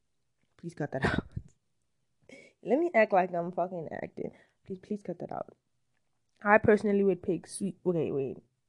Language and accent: English; South Africa; Because I am South African, like, I grew up in South Africa.